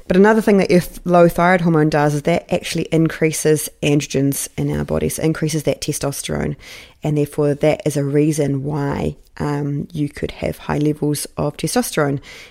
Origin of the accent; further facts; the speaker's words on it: New Zealand; I was competing for my home country, New Zealand